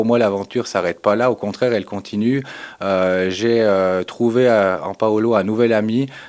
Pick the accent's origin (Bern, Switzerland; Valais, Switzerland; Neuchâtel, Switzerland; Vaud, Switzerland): Valais, Switzerland; qui illustrent bien la culture qu'on a ici chez nous en Valais